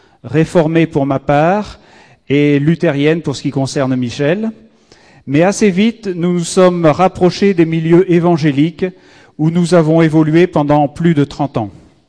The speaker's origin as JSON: {"language": "French", "region": "Hauts-de-France", "country": "France", "moved": "as an adult", "said": "Je suis personnellement originaire du Nord-Pas-de-Calais, mais j'ai quitté la région en 1971, à l'âge de 20 ans, pour y revenir 40 ans après, au mois d'août 2010."}